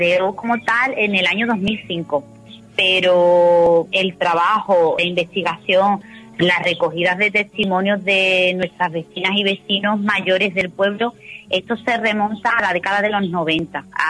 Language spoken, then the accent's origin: Spanish; Guillena, Andalusia, Spain; los vecinos y las vecinas de mi pueblo, de Guillena.